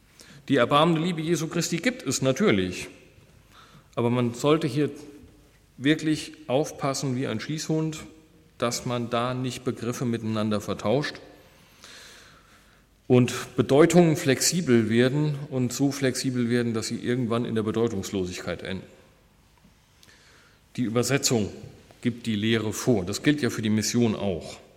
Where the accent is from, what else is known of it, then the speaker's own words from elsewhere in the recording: Germany; Denken wir als Deutsche, ja, es war ja auch keine Tür, es war ja eine Unterhaltung